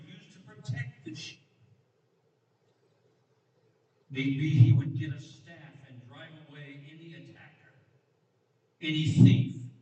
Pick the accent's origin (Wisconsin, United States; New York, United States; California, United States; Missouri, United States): California, United States; I was raised in California during the radical 60s.